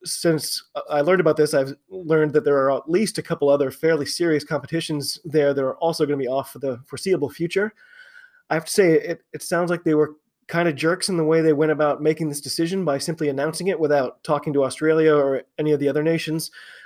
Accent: United States; I'm an American rugby fan

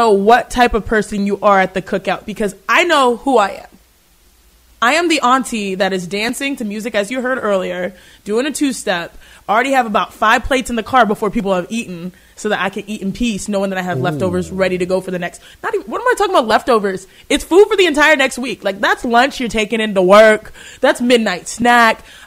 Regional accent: New York, United States; I grew up in New York, went to college in Buffalo.

